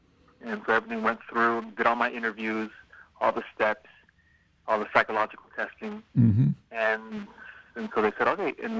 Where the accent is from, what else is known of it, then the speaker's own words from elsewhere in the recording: Sacramento, California, United States; Which was nice because I was sent to pretty much the Sacramento area because I grew up in South Sacramento.